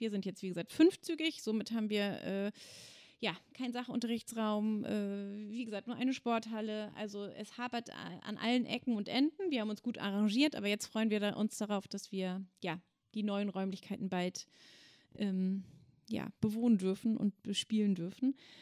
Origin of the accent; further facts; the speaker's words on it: Duderstadt, Lower Saxony, Germany; Ich komme ganz ursprünglich aus Duderstedt bei Göttingen. Dort bin ich geboren worden und groß geworden, habe dort mein Abitur gemacht, bin dann nach Hildesheim gegangen zum Studium.